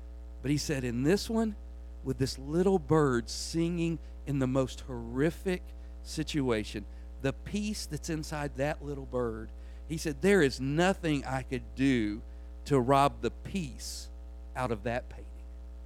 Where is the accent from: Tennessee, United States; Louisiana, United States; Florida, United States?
Tennessee, United States; Union City; I grew up in Union City, Tennessee, not too far from our house.